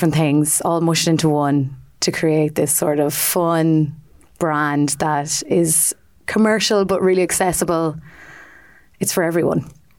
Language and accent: English; Athlone, Leinster, Ireland; now in Dublin, Ireland; So I am from Athlone in the Midlands, and I came to Dublin about 11 years ago to study costume design.